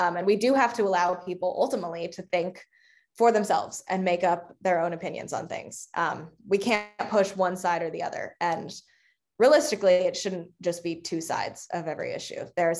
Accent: North Carolina, United States; I think my school banned Harry Potter when I was growing up in the North Carolina school system.

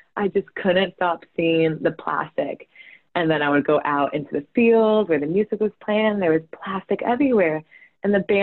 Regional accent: Rutland, Vermont, United States; which is near my hometown in southern Vermont. I'm from Rutland.

